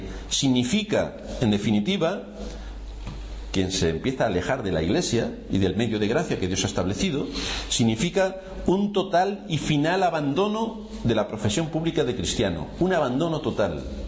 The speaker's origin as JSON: {"language": "Spanish", "country": "Spain", "said": "Nosotros somos ciudadanos de España, tenemos nuestras obligaciones."}